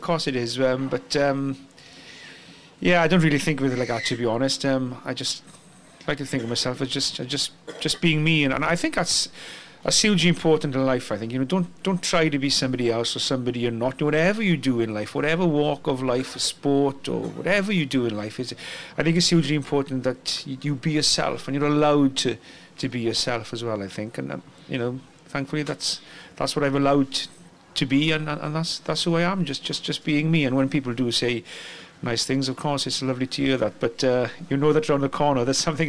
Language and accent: English; Mynydd Cerrig, Wales, United Kingdom; I was brought up in West Wales in a small village called Mynydd Cerrig, which pretty much is, you translate it to English and it translates to mountain of stone.